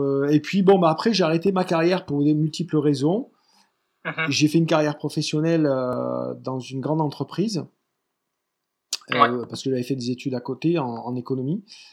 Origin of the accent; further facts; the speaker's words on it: Embrun, Provence-Alpes-Côte d'Azur, France; moi je suis originaire d'Embrun dans les Hautes-Alpes.